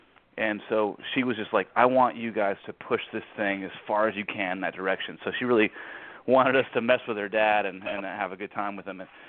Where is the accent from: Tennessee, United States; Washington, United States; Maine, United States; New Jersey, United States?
Tennessee, United States; Nashville; growing up in Nashville, and I'm the son of a songwriter and producer, musician, and so growing up and playing music in this town